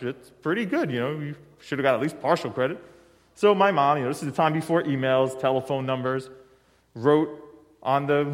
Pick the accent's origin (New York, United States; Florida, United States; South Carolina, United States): New York, United States; Brooklyn; We grew up in Brooklyn, New York. We went to Catholic school.